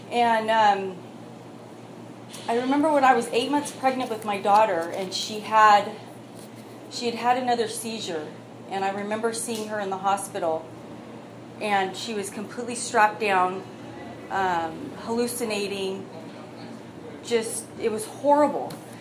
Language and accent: English; Santa Maria, California, United States; I grew up here in Santa Maria. I was born and raised here.